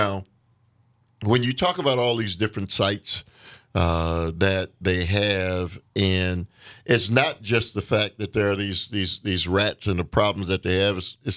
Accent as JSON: {"language": "English", "town": "Milwaukee", "region": "Wisconsin", "country": "United States", "tie": "born or raised there", "said": "if you look at West Lawn, and I've lived in the city my entire life, and I remember the old West Lawn."}